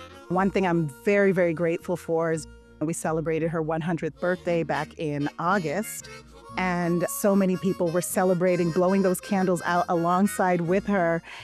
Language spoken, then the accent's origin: English; New Hampshire, United States; I was raised in New Hampshire